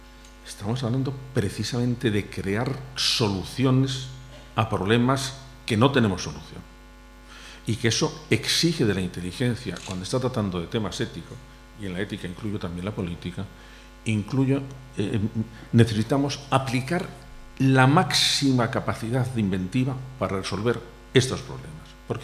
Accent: Toledo, Castilla-La Mancha, Spain; La primera la sitúo en Toledo, porque soy de Toledo

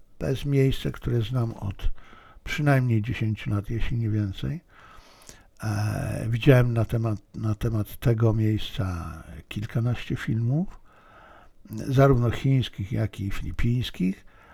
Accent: China; Więc ja będąc Chińczykiem, patrzę na sprawy z punktu widzenia chińskiego.

